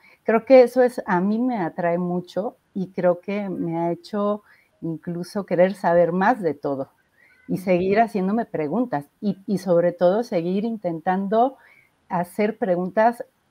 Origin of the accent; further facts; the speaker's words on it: Mexico; now in León, Mexico; soy de México, estoy en la ciudad de León, en el estado de Guanajuato.